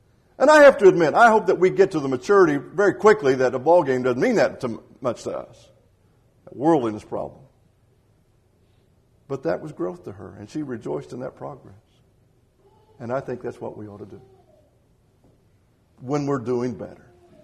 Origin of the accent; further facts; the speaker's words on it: Indiana, United States; now in Atlanta, United States; We moved from Indiana to Atlanta, Georgia in 1993. being a big Indiana basketball fan, and at that time, one of my favorite players had played at the high school where I did, or went to high school in southern Indiana.